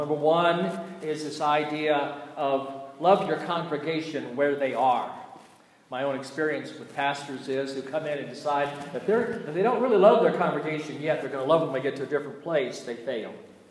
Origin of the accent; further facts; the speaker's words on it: the South, United States; accent: Southern; Since Emily's got here, I've allowed my southern accent to come back a little bit.